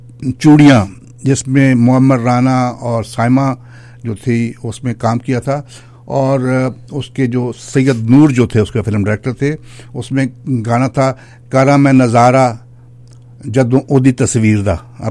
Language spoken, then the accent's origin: Urdu; Pakistan; اب ہم پاکستان میں پیدا ہوئے, پاکستان میں بڑے ہوئے, ہمیں اب بھی پاکستان کی کھینچ آتی ہے, ہمیں اس مٹی کی یاد آتی ہے.